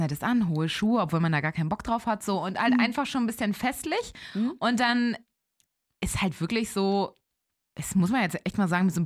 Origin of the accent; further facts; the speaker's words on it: Elmshorn, Schleswig-Holstein, Germany; bei uns in Elmshorn, wo ich herkomme, das ist ja eine halbe Stunde von Hamburg entfernt